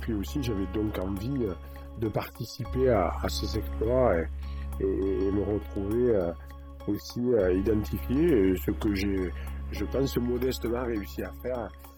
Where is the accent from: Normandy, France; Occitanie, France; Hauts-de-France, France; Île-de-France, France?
Occitanie, France; Gignac; moi, je suis né à Gignac. Et donc, depuis tout petit, j'ai vu dans le cœur de ville de Gignac cette pratique.